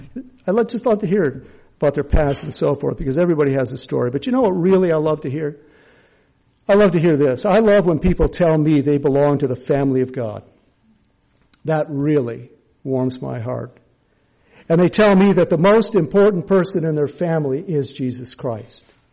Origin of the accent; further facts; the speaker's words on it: Michigan, United States; now in Louisiana, United States; I'm from Michigan originally, and Michigan people don't really open up too much, especially in a store.